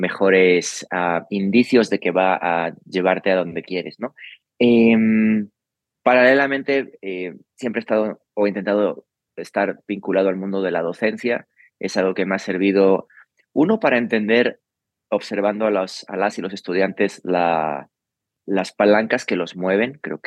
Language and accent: Spanish; Spain; Claro, soy originario de España